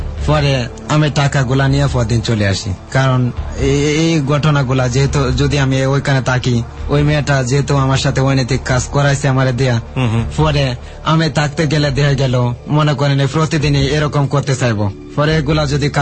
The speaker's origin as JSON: {"language": "Bangla", "town": "Barhatta", "region": "Mymensingh Division", "country": "Bangladesh", "tie": "born or raised there", "said": "পরে আমি বললাম যে আমার বাড়ি বারহাটা।"}